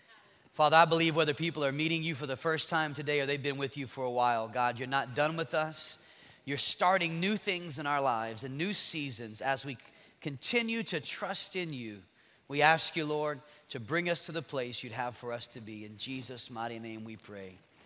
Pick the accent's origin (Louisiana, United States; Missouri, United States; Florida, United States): Louisiana, United States; Lafayette; we're from Lafayette, Louisiana, and it's our privilege to come and speak today.